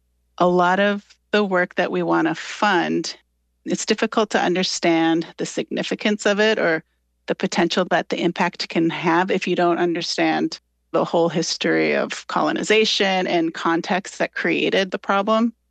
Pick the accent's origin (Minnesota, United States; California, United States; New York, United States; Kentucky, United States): Minnesota, United States; Cass Lake; now in Stillwater, United States; I grew up at the Leech Lake Reservation, born and raised in Cass Lake. I live in Stillwater, and yeah, I'm a citizen of the Boys Fort Band of Ojibwe.